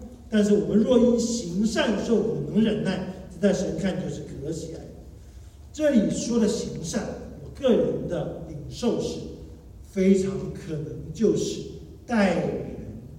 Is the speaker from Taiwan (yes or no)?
no; China; 但是我们中国人就是好面子，谁都不肯怎么认错道歉